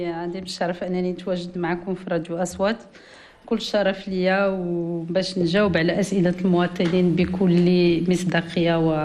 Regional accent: Casablanca, Casablanca-Settat, Morocco; بيضاوية قحة، تزاديت في الدار البيضاء، كبرت فيها، قريت فيها في المدارس العمومية، كلية الطب والصيدلة لجامعة الحسن الثاني بمدينة الدار البيضاء.

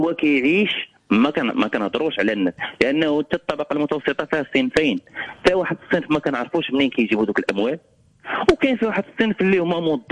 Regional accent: Morocco; ولكن انتوما كصحفيين وحنا كمغاربه كمستهلك اليوم الرواج التجاري في المغرب

